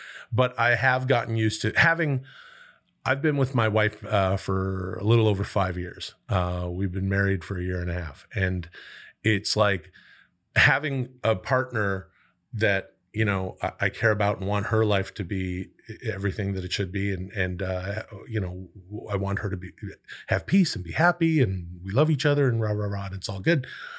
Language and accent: English; British Columbia, Canada; I'm from British Columbia